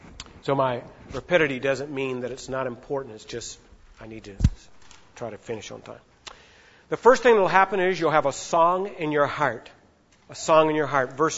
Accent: Arkansas, United States; I'm from Arkansas, and what we say over there is, y'all.

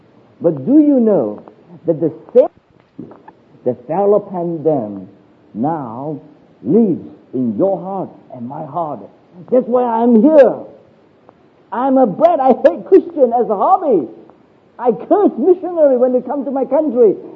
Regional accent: Malaysia; back I was from Malaysia. We don't have a, what they call the dishwasher.

